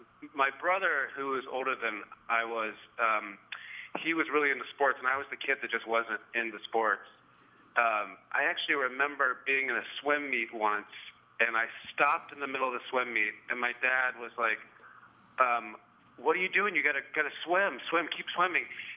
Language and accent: English; West Point, New York, United States; born there; I was born in West Point, New York, because my dad taught nuclear physics at West Point